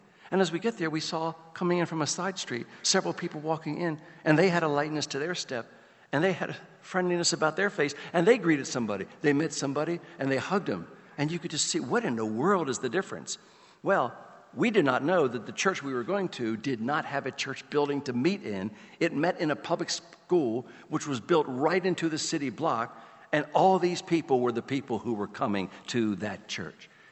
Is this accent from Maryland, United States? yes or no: yes; Baltimore, Maryland, United States; I grew up in Baltimore. I know some bad neighborhoods